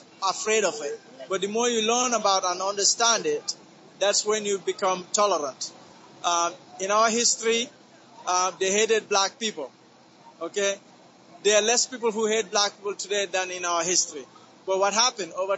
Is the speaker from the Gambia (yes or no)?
yes; Gambia; accent: Gambian; My accent is from Gambia in West Africa.